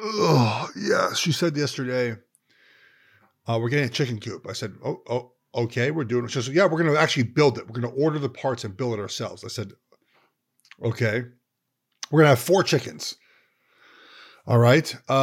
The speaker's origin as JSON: {"language": "English", "town": "Los Angeles", "region": "California", "country": "United States", "tie": "born or raised there", "said": "So a couple of things you should know, guys. I grew up in Los Angeles."}